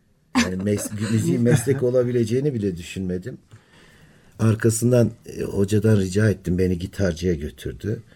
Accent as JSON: {"language": "Turkish", "town": "Halfeti", "region": "Şanlıurfa", "country": "Turkey", "said": "sonra da şimdi ben Urfalıyım."}